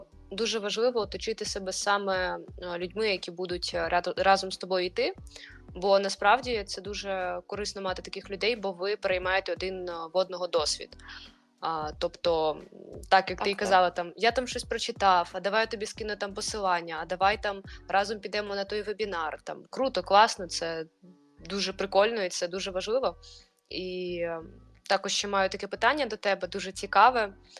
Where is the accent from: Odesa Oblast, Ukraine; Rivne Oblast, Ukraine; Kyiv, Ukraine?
Kyiv, Ukraine; бо ми з Києва, і в нас теж було дуже багато проблем зі світлом.